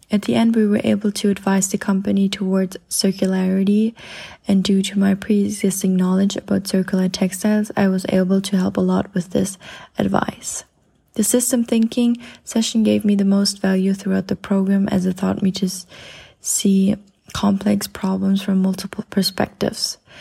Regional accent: Germany; now in Amsterdam, Netherlands; from Germany and currently in my second year at the Amsterdam Fashion Institute.

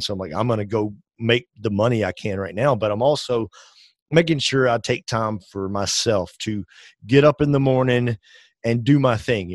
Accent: Tennessee, United States; We're both from Tennessee. We just like, we'll go to Nashville and settled in there.

